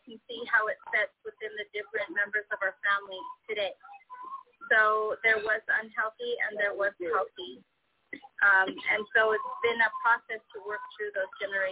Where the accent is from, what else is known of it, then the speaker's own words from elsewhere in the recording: Idaho, United States; also born or lived in Oregon; So I was born in Idaho, and I grew up in Idaho and in Oregon mostly